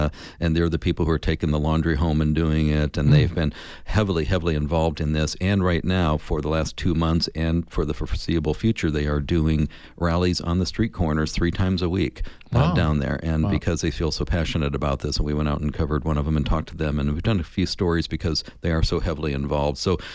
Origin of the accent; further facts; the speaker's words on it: Arizona, United States; I come from the Maricopa County, where I was raised